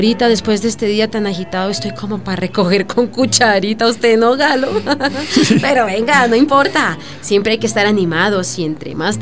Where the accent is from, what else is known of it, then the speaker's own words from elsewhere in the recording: Colombia; Todavía no sé si fueron los paracos o los narcos o guerrillos, yo qué sé. Porque en Colombia vivimos entre cruzados, en medio de la violencia, de muchas violencias